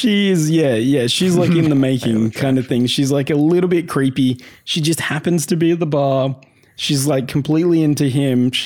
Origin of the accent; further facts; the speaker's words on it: Australia; Because we're Australian, so that's what we're going for. Australia, mate.